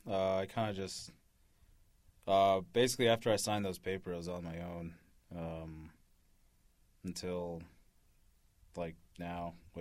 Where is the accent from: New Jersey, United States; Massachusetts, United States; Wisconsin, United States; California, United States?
Wisconsin, United States; Madison; born there; I was born in Madison, Wisconsin, in November 8th, 1986.